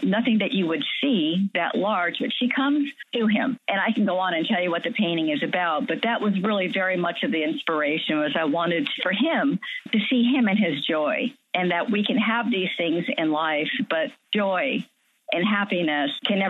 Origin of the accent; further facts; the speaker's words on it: California, United States; I'm living in Chicago right now, and Peter's in Austin, but yet we were both had our youth in Southern California.